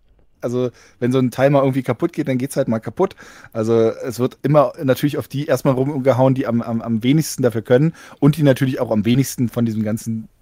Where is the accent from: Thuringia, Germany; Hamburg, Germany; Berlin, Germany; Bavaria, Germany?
Berlin, Germany; weil ich komme ja aus Berlin. Und Berlin ist ja auch sehr dreckig